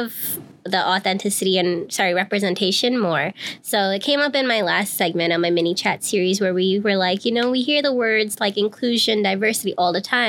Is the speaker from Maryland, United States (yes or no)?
no; New York, United States; born there; moved away; because for me, I was born in New York.